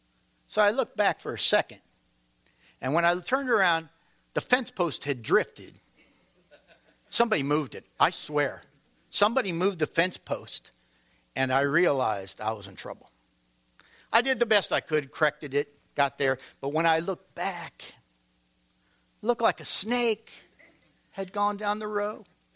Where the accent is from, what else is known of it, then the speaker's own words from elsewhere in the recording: Nebraska, United States; and I was from Nebraska, and we went to a small private college in Nebraska